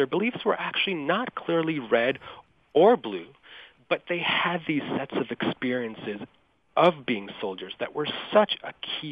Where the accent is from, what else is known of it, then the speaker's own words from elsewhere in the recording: Israel; the fact that I am originally from Israel is something that I thought I would have to hide from them.